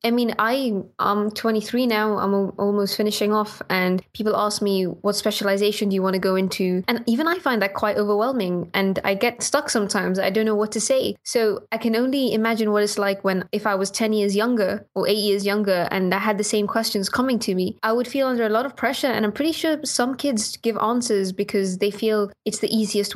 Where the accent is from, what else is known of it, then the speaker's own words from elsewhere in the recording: Gibraltar; so in growing up in Gibraltar, we had an intern community around us as well.